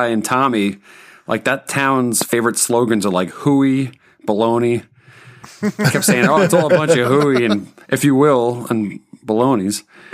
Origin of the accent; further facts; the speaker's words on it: New York City, New York, United States; I wear my heart on my sleeve. I'm from Queens.